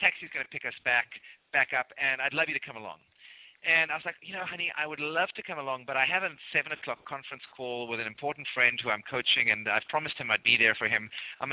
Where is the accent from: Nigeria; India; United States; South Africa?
South Africa; I would be honored to, because I'm originally South African.